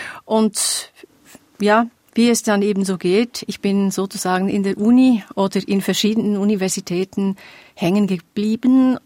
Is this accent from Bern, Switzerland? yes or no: yes; Bern, Switzerland; Selbst als Bernerin muss ich neidlos sagen